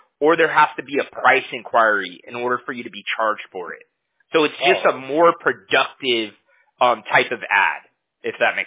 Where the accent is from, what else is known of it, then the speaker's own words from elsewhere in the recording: Huntington Beach, California, United States; I'm from Huntington Beach in California